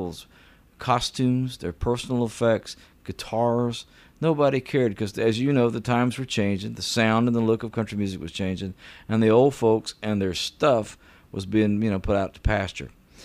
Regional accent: United States; where I come from, It's 35 miles from where … the father of country music, was. And I love my hometown.

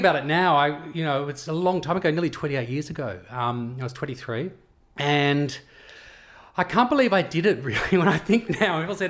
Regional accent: Melbourne, Victoria, Australia; moved away; I was from Melbourne, so I was used to good coffee.

